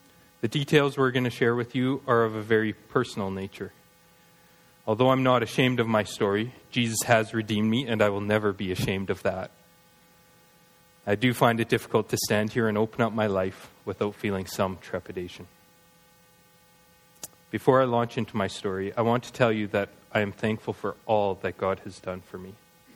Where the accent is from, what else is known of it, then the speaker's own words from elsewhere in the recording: Edmonton, Alberta, Canada; born there; And I was born on April 15th, 1979 in Edmonton, Alberta. I was born into a family who loves Jesus. I grew up in a wonderful middle-class home